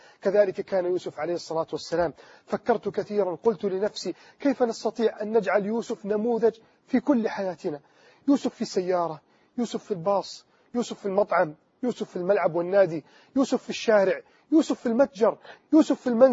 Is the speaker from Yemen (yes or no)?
no; Egypt; كيف أستطيع أن أقنع شبابنا في مصر والوطن العربي جميعا